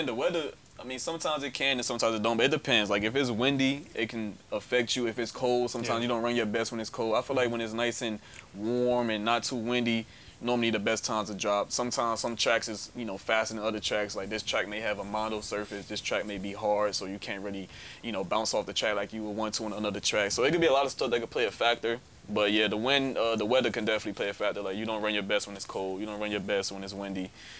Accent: New Jersey, United States; So, like I said, I'm being from North New Jersey. I come from up north.

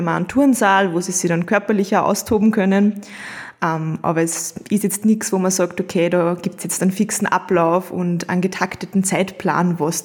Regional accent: Kremsmünster, Upper Austria, Austria; Also in meinem Heimatort in Kremsmünster, da gibt es ein Jugendzentrum

